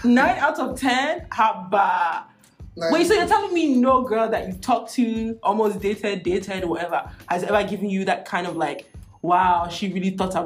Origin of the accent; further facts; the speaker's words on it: Nigeria; because I'm Nigerian, so I'll speak on Nigerian women.